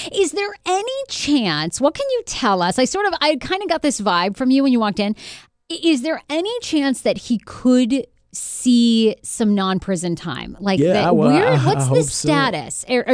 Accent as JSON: {"language": "English", "region": "Maine", "country": "United States", "tie": "born or raised there", "said": "I was born in Maine, you know, grew up, it was all white people."}